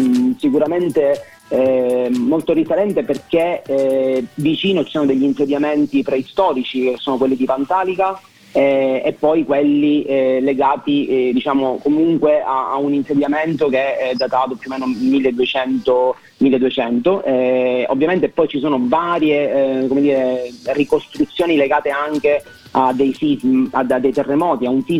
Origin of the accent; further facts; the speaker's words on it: Ferla, Sicily, Italy; sono nato e cresciuto a Ferla, ho studiato poi il liceo a Floridia e l'università a Catania, legge, ma sono sempre cresciuto e vissuto a Ferla